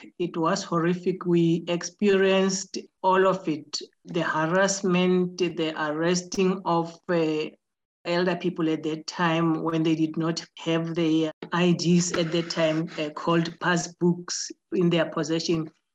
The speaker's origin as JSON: {"language": "English", "town": "Soweto", "region": "Gauteng", "country": "South Africa", "tie": "born or raised there", "said": "I was born and bred in Soweto."}